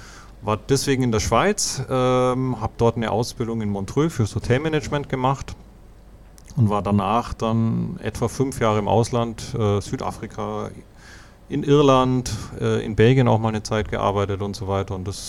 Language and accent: German; Bavaria, Germany; moved away as an adult; now in Frankfurt, Germany; komme ursprünglich aus dem Allgäu, wo ich geboren bin. Und lebe seit 1998 auch mit in Frankfurt.